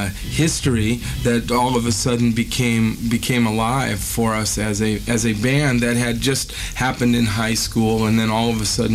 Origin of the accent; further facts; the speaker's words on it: United States; This song represents a lot to us as being American-born and bred